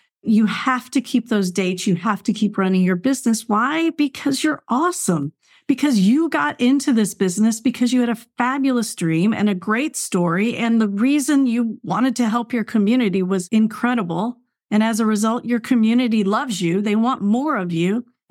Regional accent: Michigan, United States; also born or lived in Texas; I grew up in Michigan. I grew up where, you know, it was cloudy, cloudy, cloudy.

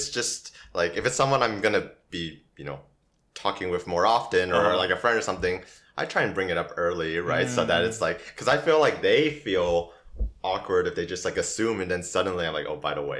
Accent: United States; I lived in Korea about 2 years. Before that, I lived in the US my whole life.

